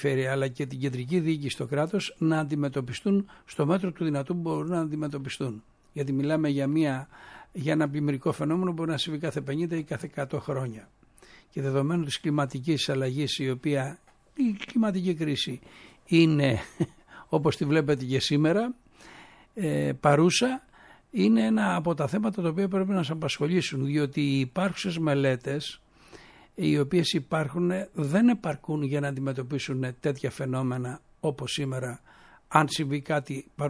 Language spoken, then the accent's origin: Greek; Western Greece, Greece; now in Kallithea, Greece; Λοιπόν, και εσείς και εγώ ήρθαμε από την Αχαγιά, έτσι να το πω, από τα διπλανά χωριά και εσύ και εγώ.